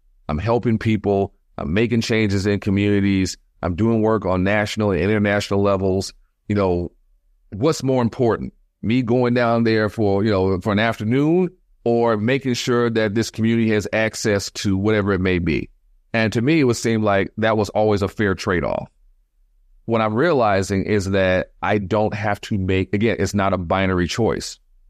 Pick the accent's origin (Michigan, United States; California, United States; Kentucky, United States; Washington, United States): Michigan, United States; Detroit; I grew up in the Midwest, and the Midwest winter is nothing to play with. And being by the water, you know, growing up in Detroit, you know, and also have family in Chicago